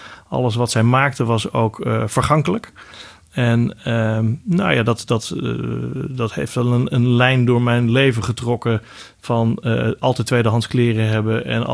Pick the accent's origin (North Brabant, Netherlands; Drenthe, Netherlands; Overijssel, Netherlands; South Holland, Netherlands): Overijssel, Netherlands; Kuinre; born there